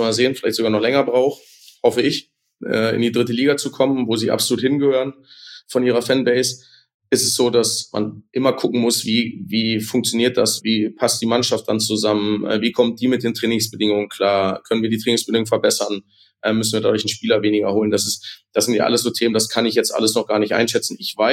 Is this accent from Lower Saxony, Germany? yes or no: yes; Goslar, Lower Saxony, Germany; mit der Stadt Goslar, wo ich herkomme